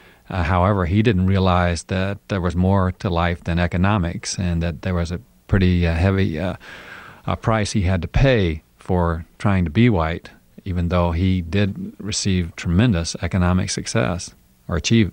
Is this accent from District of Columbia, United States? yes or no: yes; Washington, District of Columbia, United States; They knew that I was from Washington, D.C., and I'd been to the Washington Monument and been to Mount Vernon, places like